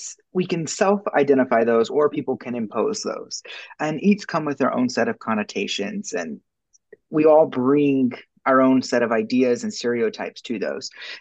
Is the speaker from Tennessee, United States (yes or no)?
no; South Carolina, United States; This is in South Carolina. It was my hometown.